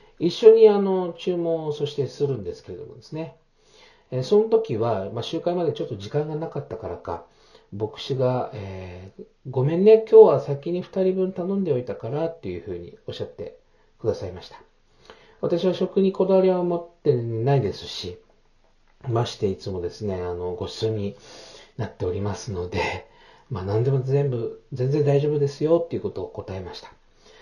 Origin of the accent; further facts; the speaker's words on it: Okinawa, Japan; now in Tokyo, Japan; 東京に上京してからも郷土料理が恋しくなったりはほとんどしておりません。